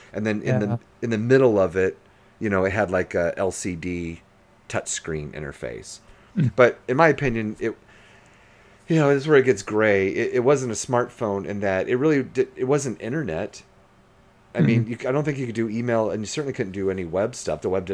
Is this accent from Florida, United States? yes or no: yes; Jacksonville, Florida, United States; also born or lived in Virginia; We moved from Virginia back to my hometown of Jacksonville, Florida in 2005.